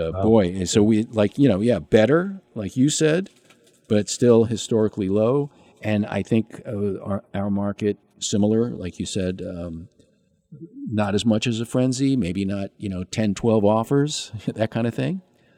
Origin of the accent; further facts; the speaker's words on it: New York, United States; moved away as an adult; now in Santa Barbara, United States; I immigrated from New York.